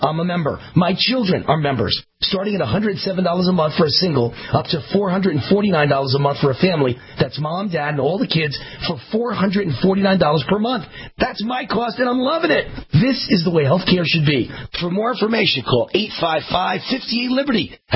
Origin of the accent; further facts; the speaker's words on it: New York, United States; You know, I grew up in New York